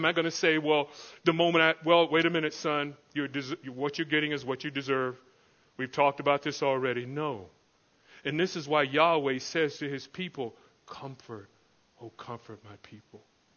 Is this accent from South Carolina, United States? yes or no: no; Florida, United States; I grew up in Florida, which is, you know, eastern, southeastern part of the states, and we're surrounded by water practically, so everyone swam there